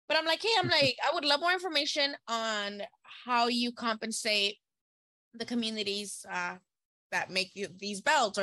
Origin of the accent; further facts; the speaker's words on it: Miami, Florida, United States; I'm from Miami.